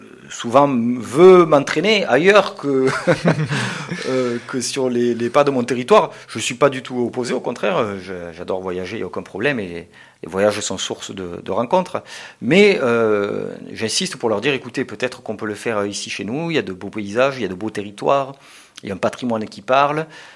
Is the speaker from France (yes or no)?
yes; Occitanie, France; born there; puisque je suis né ici en Occitanie